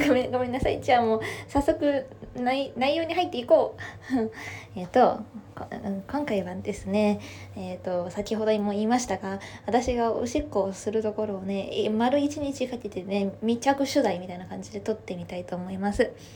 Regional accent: Kanagawa, Japan; で、出身地の方なんですけど、出身地は、神奈川県です。

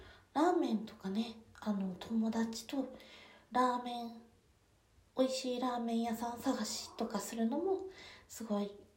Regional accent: Kyushu, Japan; 今はそこにはいないんですけど、出身は九州です。ね、今はちょっと寒い地方にいるので、

